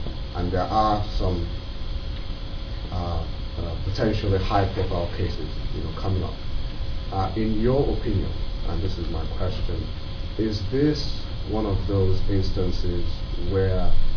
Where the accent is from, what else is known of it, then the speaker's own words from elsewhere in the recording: Nigeria; now in Berlin, Germany; And I'm Nigerian as well.